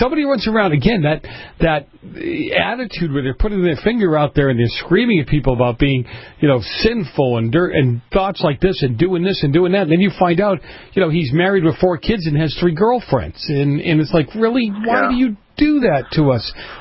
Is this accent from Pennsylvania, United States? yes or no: no; Boston, Massachusetts, United States; I grew up in Boston. I grew up in a tight-knit community, an Italian community.